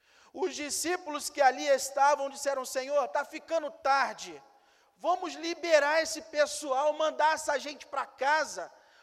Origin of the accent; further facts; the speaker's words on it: Rio de Janeiro, Brazil; assim como muitos cariocas, e eu venho do Rio de Janeiro